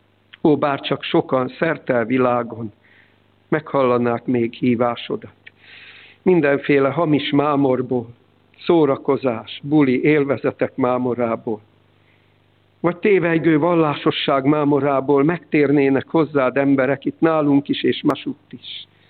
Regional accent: Nógrád, Hungary; A szülőföldemen, édesanyám szülőfalujában, Nógrádban van egy forrás.

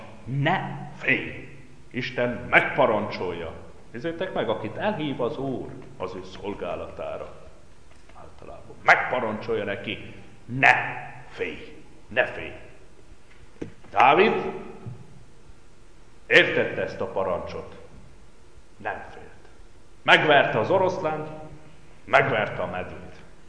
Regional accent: Brașov County, Romania; Én egy olyan helyen nőttem fel, Brassó megyében. Emlékszem, gyerekkoromban 3 Esztena volt a mi falunk határában.

